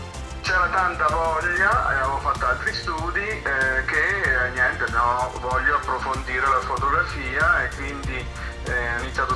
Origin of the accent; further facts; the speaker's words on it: Grottammare, Marche, Italy; born there; nasce in una ridente località, una bellissima località della costa marchigiana adriatica che si chiama Grottammare ed è una cittadina ricca di storia, di arte e anche di grandi artisti.